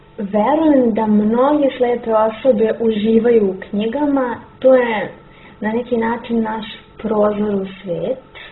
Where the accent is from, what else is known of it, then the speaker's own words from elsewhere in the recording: Belgrade, Serbia; iz Beograda sam. Studentkinja sam 4. godine na Filološkom fakultetu u Beogradu